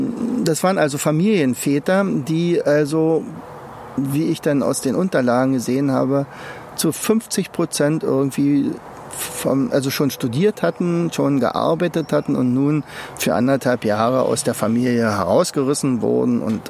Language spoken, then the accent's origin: German; East Germany, Germany; ich komme ja aus der DDR